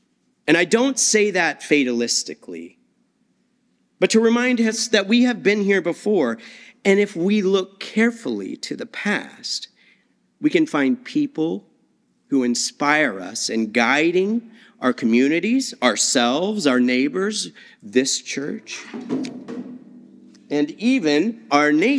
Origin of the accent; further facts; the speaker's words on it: United States; Who I am, not only as an American, but as a white man.